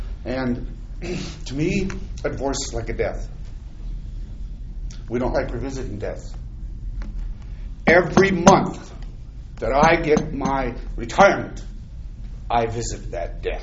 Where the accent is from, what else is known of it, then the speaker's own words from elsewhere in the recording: Akeley, Minnesota, United States; I'm from Akeley, Minnesota